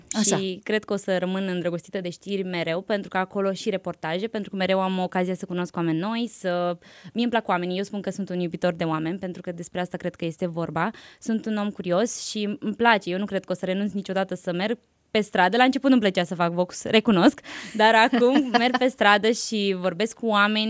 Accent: Târgu Frumos, Iași County, Romania; Eu vin din Târgu Frumos.

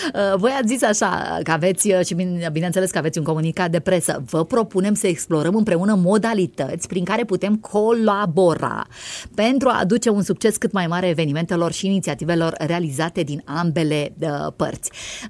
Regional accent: Romania; M-ați făcut mândră rău că sunt româncă

